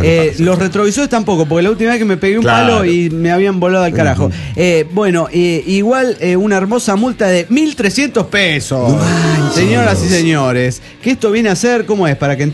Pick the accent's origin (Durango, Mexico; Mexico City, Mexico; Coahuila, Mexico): Mexico City, Mexico; Hola, ¿cómo están? … de Pueblo, del DF mexicano.